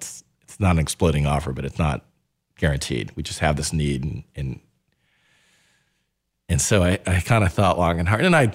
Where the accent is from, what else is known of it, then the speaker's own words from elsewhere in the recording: New York, United States; I'm from New York.